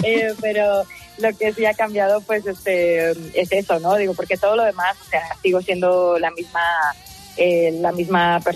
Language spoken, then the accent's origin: Spanish; Las Rozas, Community of Madrid, Spain; agarré la guitarra y empecé tocando por los parques de mi pueblo, ahí en Las Rozas.